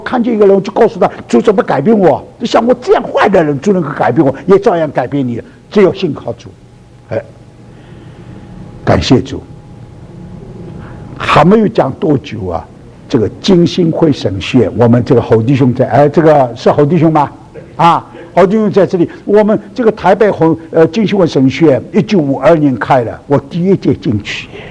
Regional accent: Ningbo, Zhejiang, China; now in United States; 上海人宁波人会赚钱吗，你们知道吗啊，我是宁波人嘛

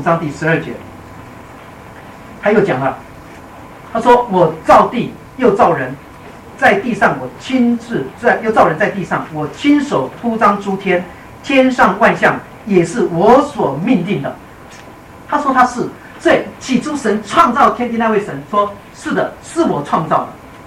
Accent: China; 我们中国人最喜欢歌功颂德，对不对？

